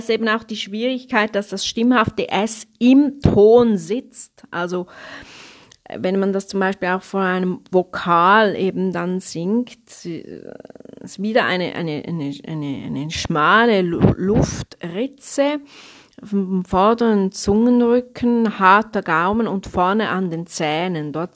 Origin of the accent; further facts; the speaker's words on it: Switzerland; Also ich bin eine Schweizerin